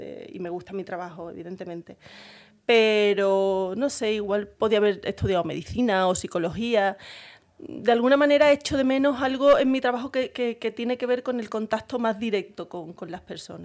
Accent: Coria del Río, Andalusia, Spain; moved away as an adult; also born or lived in Seville / Madrid; yo soy de Sevilla, bueno, nací en Sevilla, pero viví durante mi infancia hasta los 18 años en Coria del Río y luego me fui a Madrid a estudiar física

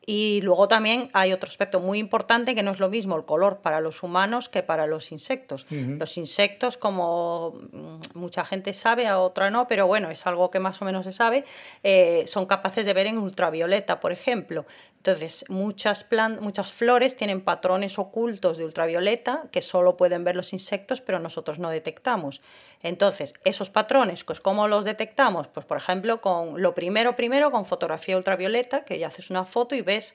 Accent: Santiago de Compostela, Galicia, Spain; como se puede apreciar perfectamente en mi acento, no soy sevillana, yo soy gallega, nací y estudié en Santiago, en la Universidad de Santiago de Compostela

